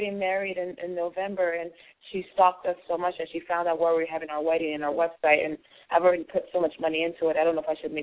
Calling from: North Carolina, United States; I'm calling from North Carolina.

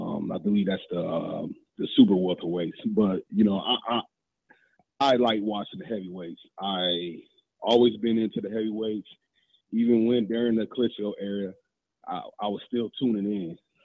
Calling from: Fargo, North Dakota, United States; I'm calling from Fargo, North Dakota, man.

